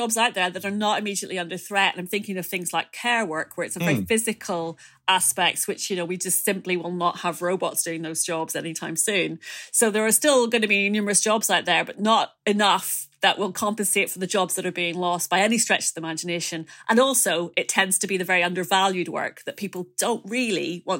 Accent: Ireland; I assure you as an Irish person that feck is not a dirty word.

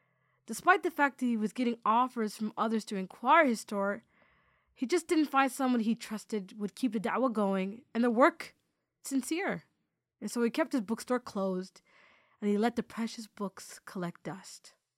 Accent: Canada; I don't speak Arabic, right? I'm learning Arabic, right? But I don't speak Arabic. You know, I grew up in the West. I'm as Canadian as Canadian can be, right?

